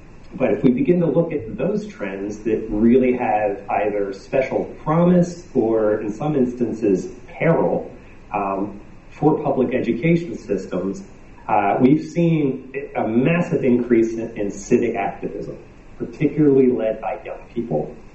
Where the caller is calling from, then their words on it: Pittsburgh, Pennsylvania, United States; I'm joining you from Pittsburgh, Pennsylvania